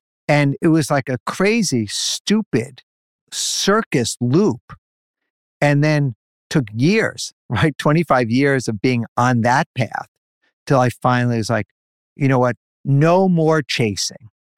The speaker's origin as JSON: {"language": "English", "town": "New York City", "region": "New York", "country": "United States", "tie": "born or raised there", "said": "I grew up in New York City in the streets."}